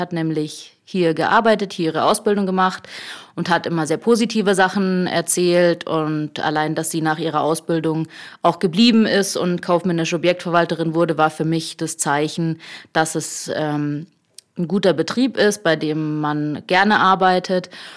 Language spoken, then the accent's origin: German; Unterhaching, Bavaria, Germany; Ja, also ich komme aus Unterhaching, bin dort auch zur Schule gegangen, habe dort auf dem Gymnasium mein Abitur gemacht.